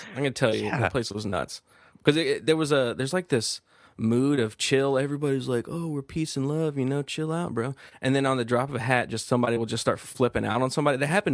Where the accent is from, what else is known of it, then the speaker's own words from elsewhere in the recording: Texas, United States; I mean, I'm Texan.